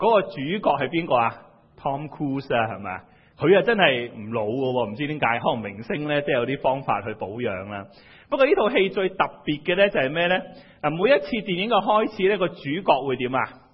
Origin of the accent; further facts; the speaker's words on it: Hong Kong; born there; 我哋出生地系香港